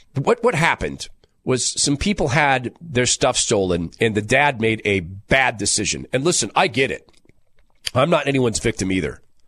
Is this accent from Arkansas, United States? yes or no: no; California, United States; I was born and raised outside Sacramento, and I was listening to Rush before he went national.